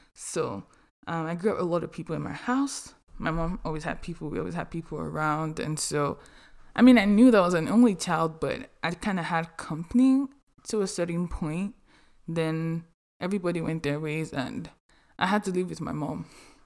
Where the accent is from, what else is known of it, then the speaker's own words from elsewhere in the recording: Nigeria; now in United States; I'm from Nigeria. I currently live in the United States, and I'm Yoruba.